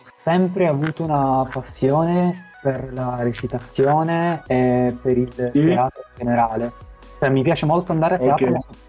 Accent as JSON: {"language": "Italian", "town": "Palermo", "region": "Sicily", "country": "Italy", "said": "Perché io vengo da Palermo"}